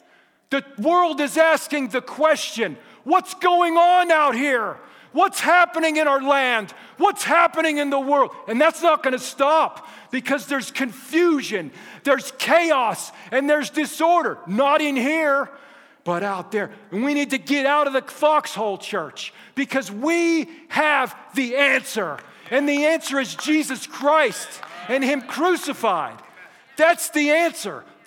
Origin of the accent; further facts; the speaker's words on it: Florida, United States; I'm from Florida. I've seen many storms.